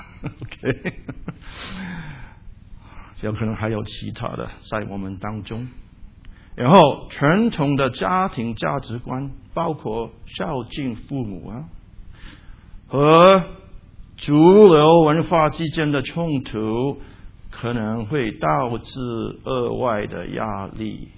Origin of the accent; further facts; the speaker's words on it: Guangdong, China; Chinese is a second language; 因为我是广东人在讲官话